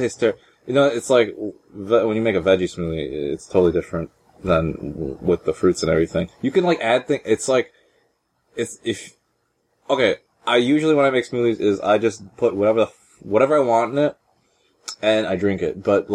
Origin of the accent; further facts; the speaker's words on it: California, United States; And of course, you know, I came from California, put it over here.